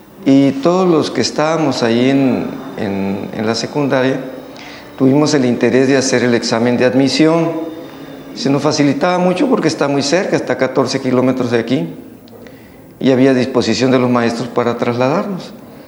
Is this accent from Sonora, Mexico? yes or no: yes; Bácum, Sonora, Mexico; yo soy del pueblo de Bacum, uno de los 8 pueblos yaquis